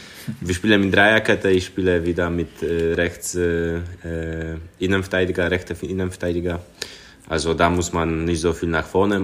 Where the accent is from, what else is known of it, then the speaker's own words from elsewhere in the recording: Silesian Voivodeship, Poland; Ich wohne momentan in Schlesien. Also ich komme aus Schlesien, so wie viele auch Polen in Dortmund oder neben in Dortmund. Da bin ich momentan.